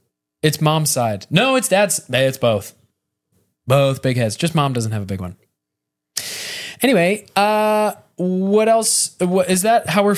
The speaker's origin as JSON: {"language": "English", "region": "Midwest", "country": "United States", "tie": "born or raised there", "said": "We grew up in the Midwest. It's not our fault."}